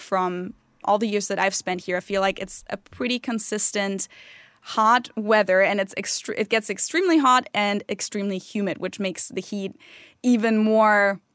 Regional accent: Munich, Bavaria, Germany; my street that I live on, where I grew up in Munich, it's a direct connection to two lakes in the area.

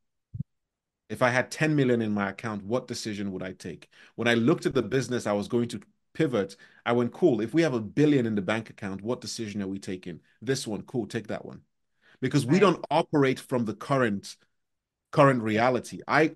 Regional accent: Nigeria; I'm Nigerian, right? I'm Nigerian Hungarian.

